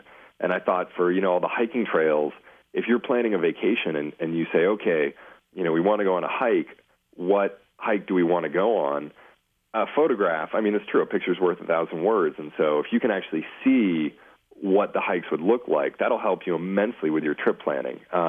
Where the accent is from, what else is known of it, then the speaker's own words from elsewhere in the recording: Maine, United States; You know, growing up in Maine, growing up in rural Maine, you can't help but, sort of have a love for nature.